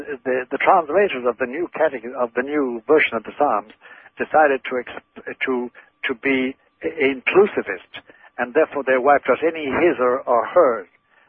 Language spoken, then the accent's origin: English; Ireland; first language Irish Gaelic; I know Hungarian is, and my Gaelic, like my natural, my native tongue Gaelic can be also gender neutral.